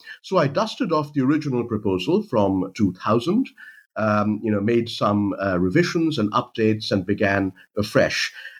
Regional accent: India; I'm from India originally

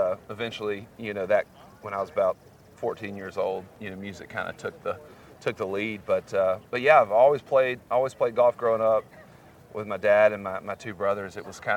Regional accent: Augusta, Georgia, United States; Well, I grew up here in Augusta, born and raised, and actually worked the range.

